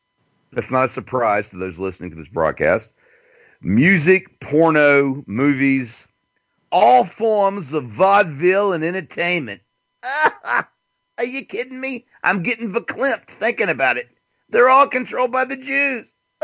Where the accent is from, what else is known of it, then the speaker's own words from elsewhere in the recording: Albany, Georgia, United States; from my hometown of Albany, Georgia